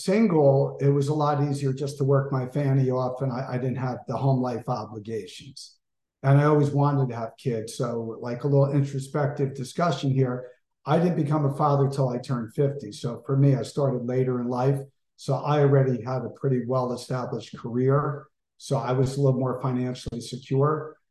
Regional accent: Springfield, New Jersey, United States; I grew up in Springfield, New Jersey, which is in Union County, maybe, I don't know, 35, 40 minutes from Newark Airport. And I grew up really very blessed.

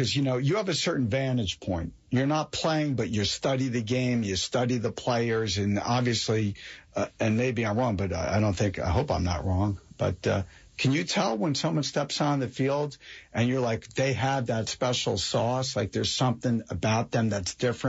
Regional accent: New Jersey, United States; So one of the things, because I grew up in New Jersey and, you know, Seton Hall basketball, Pirate, you know, I went to Syracuse, but I am Big East and, you know, way back.

